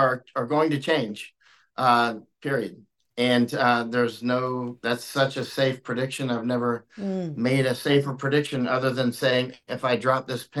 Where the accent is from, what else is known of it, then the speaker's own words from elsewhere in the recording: Florida, United States; I grew up in Florida, and people would, you know, talk about how bad communists were.